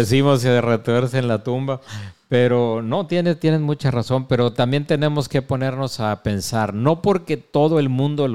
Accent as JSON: {"language": "Spanish", "country": "Mexico", "tie": "born or raised there", "moved": "as an adult", "lives_now": "United States", "said": "yo me crié más en mi infancia y adolescencia en México y ya después me vine a los Estados Unidos, ya tengo más tiempo aquí que en México, uh-huh. Porque he estado aquí más de 30 años"}